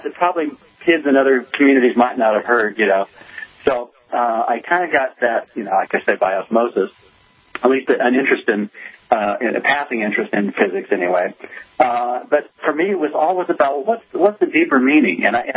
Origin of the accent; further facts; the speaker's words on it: Livermore, California, United States; I grew up in Livermore, California, and my dad was a supervisor on a cyclotron.